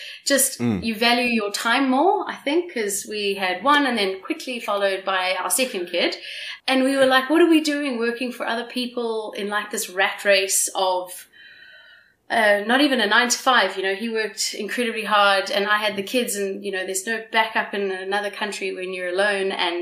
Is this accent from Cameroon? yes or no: no; South Africa; I'm South African.